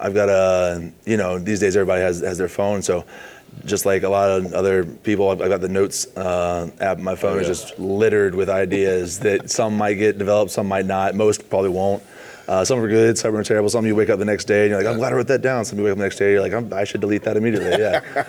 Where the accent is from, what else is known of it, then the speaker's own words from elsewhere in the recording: Columbia, South Carolina, United States; Growing up, I grew up right outside of Five Points here in Columbia, and the scene down there, obviously growing up in the 90s